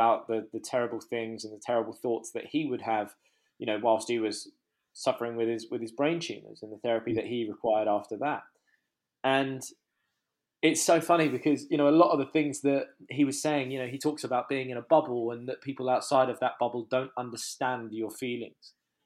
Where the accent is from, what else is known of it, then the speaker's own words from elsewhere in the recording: Muswell Hill, London, United Kingdom; also born or lived in Hertfordshire; So we grew up in Muswell Hill.